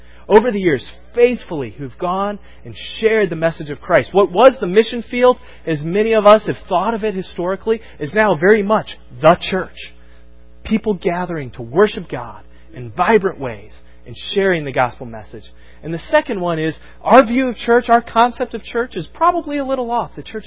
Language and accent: English; Chicago, Illinois, United States; hey, we're from Chicago. We invented vote early, vote often.